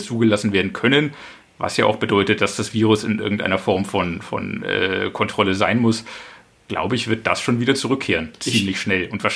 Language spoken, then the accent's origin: German; Bavaria, Germany; Ich komme auch aus der Region, natürlich. Ich bin da vorgeprägt aus Franken.